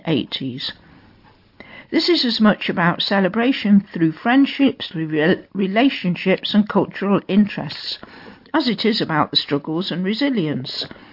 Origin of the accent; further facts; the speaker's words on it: Coventry, West Midlands, United Kingdom; Coventry was always a cultural diverse city of global communities from my time growing up in Stoke in the 1970s